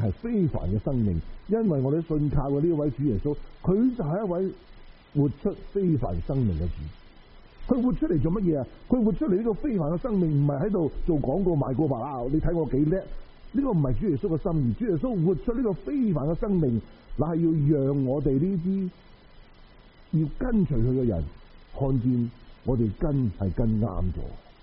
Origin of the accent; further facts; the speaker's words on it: Guangdong, China; 我哋广东人话人识唔识死啊？